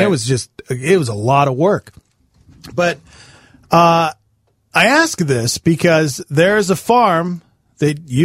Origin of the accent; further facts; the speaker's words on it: Montana, United States; I felt really bad for my friends, because growing up in Montana, a lot of my friends grew up on ranches or farms.